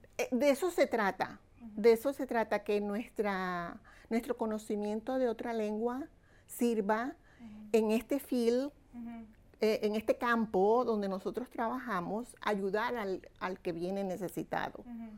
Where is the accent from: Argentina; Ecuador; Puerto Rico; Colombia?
Colombia; moved away as an adult; now in New York, United States; llegué aquí a los Estados Unidos ya adulta de 18 años. Entonces, mi mamá, que ya vivía acá en la ciudad de Nueva York, fue la que me empujó, y mi papá desde Colombia